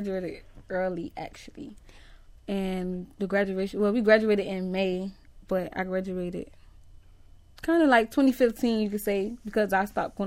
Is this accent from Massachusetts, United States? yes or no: no; Florida, United States; Off 92nd Street and 22nd Ave.